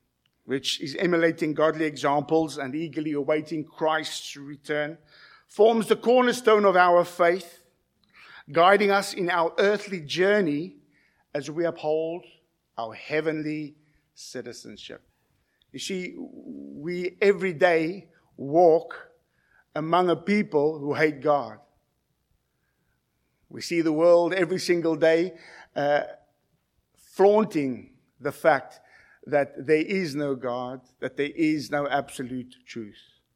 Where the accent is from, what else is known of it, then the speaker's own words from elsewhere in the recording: South Africa; And growing up in South Africa, in a South African school, the first 2 hours of every Wednesday was marching in peloton for 2 hours straight.